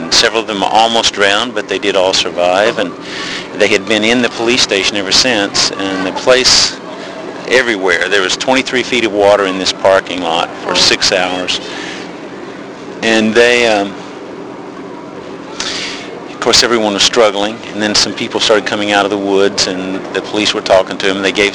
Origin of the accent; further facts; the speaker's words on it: Knoxville, Tennessee, United States; I'm from East Tennessee, Knoxville, and I was working on a construction project in Texas.